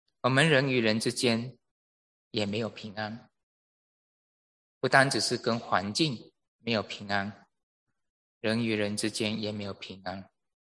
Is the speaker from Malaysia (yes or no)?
yes; Malaysia; 我可以讲因为我马来西亚来的，我是局外人